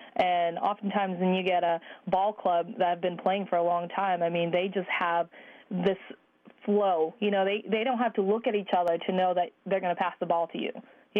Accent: Kodiak, Alaska, United States; I grew up in Kodiak, Alaska.

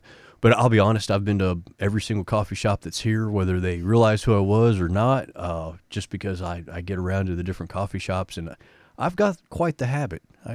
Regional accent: Kentucky, United States; I come from Eastern Kentucky, and Wrangell, it reminds me so much of the little town that I grew up in.

